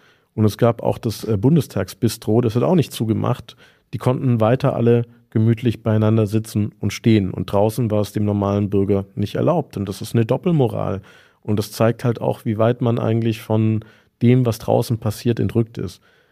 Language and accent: German; Böblingen, Baden-Württemberg, Germany; Ich komme ja aus Böblingen.